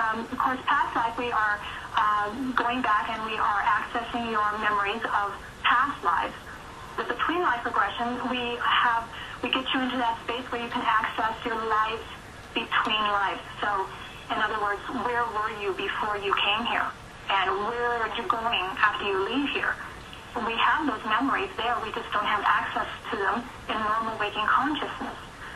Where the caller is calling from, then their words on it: Colorado, United States; Just outside of Denver, a suburb of Denver.